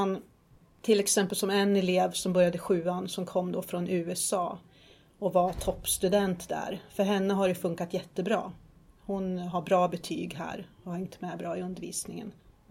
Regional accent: Gävle, Gävleborg County, Sweden; also born or lived in Stockholm; now in Älta, Sweden; Jag är uppvuxen i Gävle. Jag har bott i Stockholm ungefär 12 år

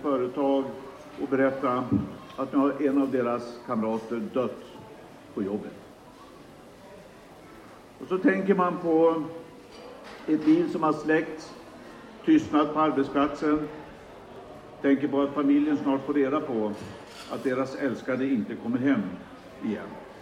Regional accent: Västernorrland County, Sweden; Jag är uppväxt i Ångermanlands inland.

